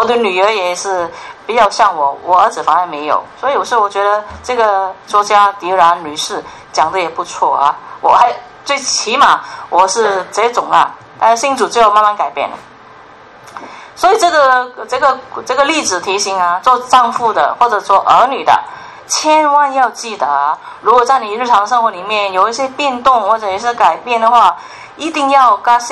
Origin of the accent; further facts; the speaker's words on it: Guangdong, China; 我们广东人说是你的衣食住行忧虑